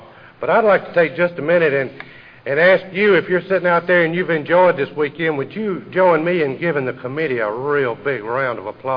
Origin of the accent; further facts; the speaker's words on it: Hueytown, Alabama, United States; when I introduced myself to you, I told you that I was from Hueytown, and I am. I live in Hueytown